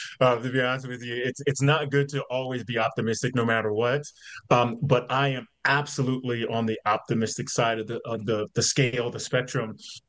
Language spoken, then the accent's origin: English; the South, United States; It's pretty much aligned to both my life growing up in the South and Black, as well as my service in the military over a couple of decades.